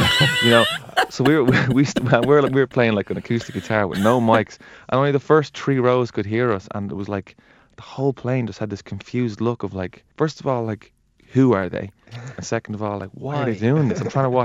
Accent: Ireland; growing up, you know it's like growing up in Ireland, like … is everywhere since you're a kid.

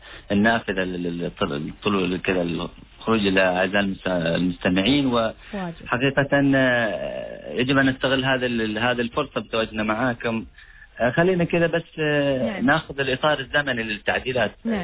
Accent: Oman; عندنا في عمان

